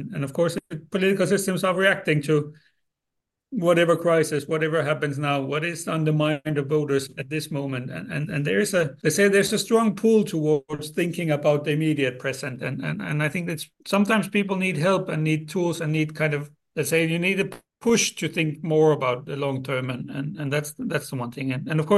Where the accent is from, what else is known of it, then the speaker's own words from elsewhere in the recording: Denmark; moved away as an adult; now in Finland; I'm from Denmark. I have a degree in political science. And then I have a Finnish family or Finnish spouse, and we moved to Finland, I think, soon, 7-8 years ago.